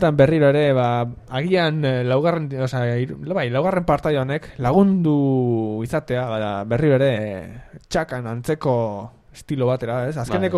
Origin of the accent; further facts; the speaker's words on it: Basque Country, Spain; born there; Euskadin jaioa.